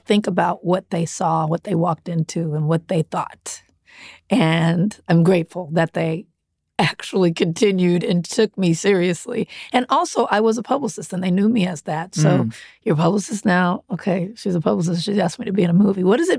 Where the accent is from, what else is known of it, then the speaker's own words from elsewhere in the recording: Compton, California, United States; I grew up in Compton. There's no movie theater in Compton, so there's no independent film showing there